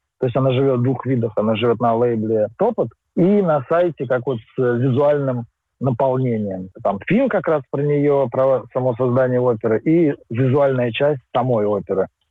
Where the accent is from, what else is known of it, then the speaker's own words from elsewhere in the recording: Russia; now in France; знаете, у меня есть опыт жизни в России и опыт, как я из нее уехал. Хотя я говорю следующим образом. Я не уехал из России, а я приехал во Францию.